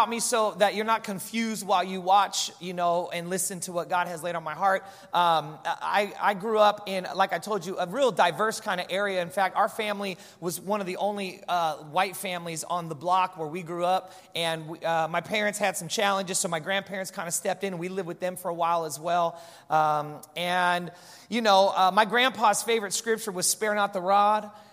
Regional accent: Hayward, California, United States; also born or lived in Bay Area; But I was born in the Bay Area. I was born in Hayward and grew up in the area a little south of there and, just across the Dumbarton Bridge. And so it's good to come back to Northern California

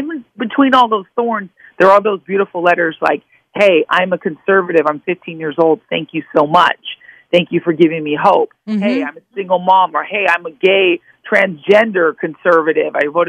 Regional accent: New York, United States; I was like, okay, so he's a crude New Yorker. I don't care. I'm from New York, you know?

